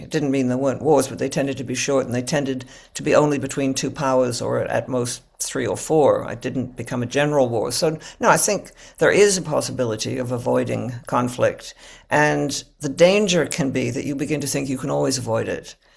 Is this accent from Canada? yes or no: yes; Canada; I think there is a sense that I speak as a Canadian, but I've talked to others in different countries.